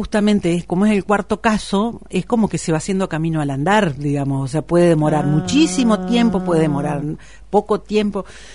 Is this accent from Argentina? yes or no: yes; Crespo, Entre Ríos, Argentina; porque somos de Crespo